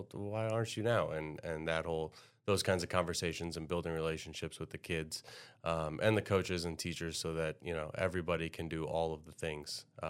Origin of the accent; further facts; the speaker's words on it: Amherst, Ohio, United States; So I'm originally from Amherst, Ohio, which is up in between Cleveland and Cedar Point.